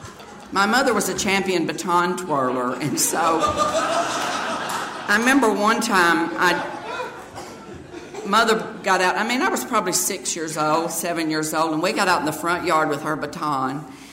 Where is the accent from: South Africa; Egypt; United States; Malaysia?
United States; Deep South; I grew up in the Deep South. I don't know what your first clue would be, but I grew up in the Deep South